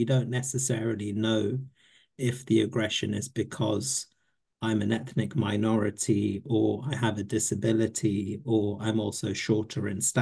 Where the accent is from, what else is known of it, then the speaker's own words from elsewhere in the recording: Hackney, London, United Kingdom; Yeah, so when I grew up in London, originally we lived in Hackney. So Hackney's very posh now, but when I grew up there, over 40 years ago, it was considered a ghetto.